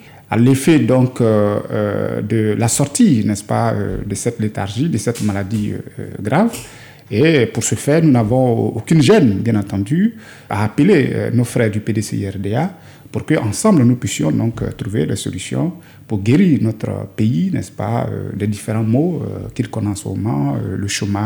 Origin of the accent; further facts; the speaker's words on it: Côte d’Ivoire; Ben, nous sommes des Ivoiriens